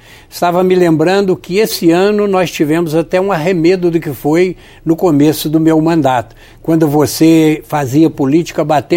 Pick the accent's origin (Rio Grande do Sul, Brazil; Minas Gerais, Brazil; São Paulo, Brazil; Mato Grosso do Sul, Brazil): Minas Gerais, Brazil; Capitólio; born there; Eu nasci em Capitólio, lá no sul de Minas Gerais, no sudoeste de Minas.